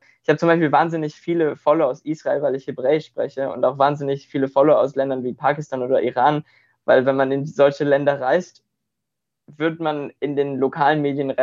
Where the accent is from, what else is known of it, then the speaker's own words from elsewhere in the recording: Germany; Und wir sind so privilegiert hier aufgewachsen in Deutschland.